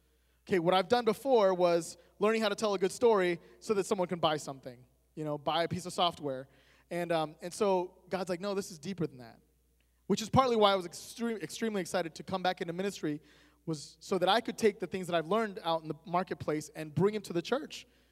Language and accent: English; Florida, United States; also born or lived in Puerto Rico; I was born in Puerto Rico, and I was raised in Florida, and I did not grow up in a Christian home at all.